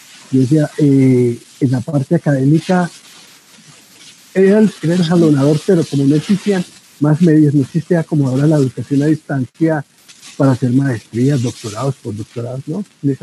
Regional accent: Bogotá, Colombia; Yo soy de Bogotá, criado de Bogotá. Mis padres son santanderianos.

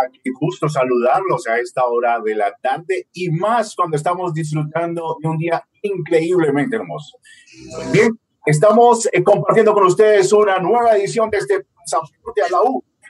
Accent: Boyacá, Colombia; also born or lived in Cali; Yo nací en el departamento del Valle, en Cali, pero me crié en Boyacá. Entonces, la gente me pregunta, ay, ¿de dónde? No, yo les digo, yo soy boyacaleño.

